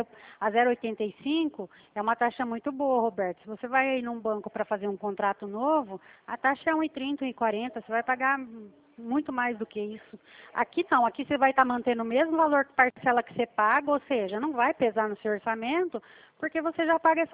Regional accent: Presidente Prudente, São Paulo, Brazil; Sou de Prudente.

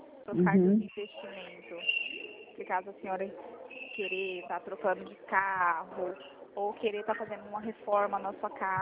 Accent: Dourados, Mato Grosso do Sul, Brazil; also born or lived in Colíder; Eu sou de Dourados, Mato Grosso do Sul.

